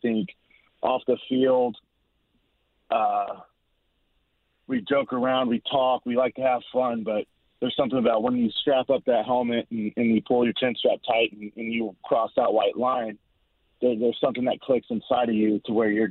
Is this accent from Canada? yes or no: no; Kansas City, Missouri, United States; I mean, I grew up in Kansas City, and I grew up watching Will Shields on the offensive line for Kansas City